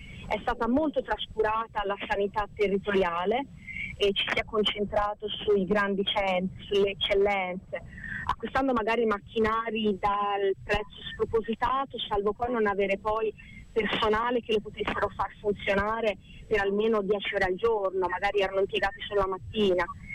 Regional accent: Cascina, Tuscany, Italy; Sono pisana di Cascina.

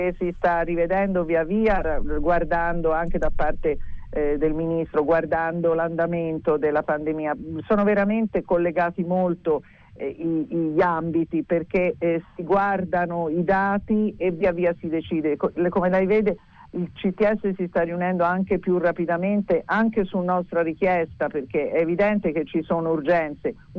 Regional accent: Florence, Tuscany, Italy; io sono di Firenze

